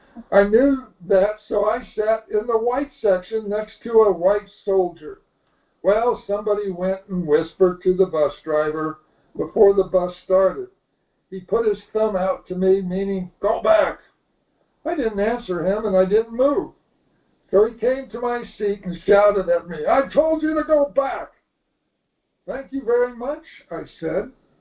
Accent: India; I told him, no, I came from India. The country belongs to me, too.

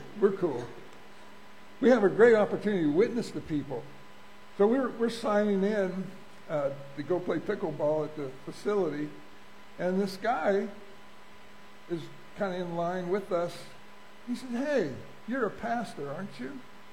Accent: United States; I'm thankful that I'm American.

